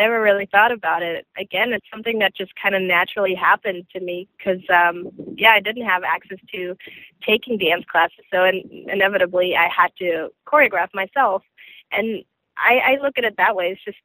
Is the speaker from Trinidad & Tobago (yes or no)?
no; Germany; I used to be in like a little R&B group when I was growing up in Germany.